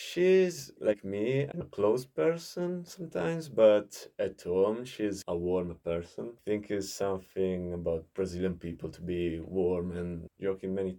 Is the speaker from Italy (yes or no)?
yes; Italy; and I am from Italia.